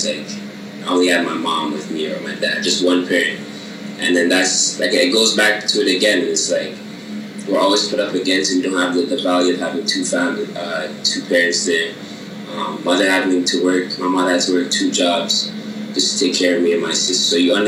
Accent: Toronto, Ontario, Canada; so growing up in Toronto, there was, I won't lie, there's a lot of diversity in Toronto.

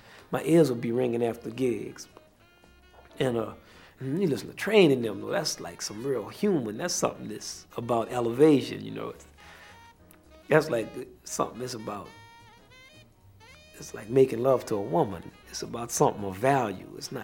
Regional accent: Kendall, Louisiana, United States; I grew up in Kendall, Louisiana. And they still had the ditches on the side of the street. It's country.

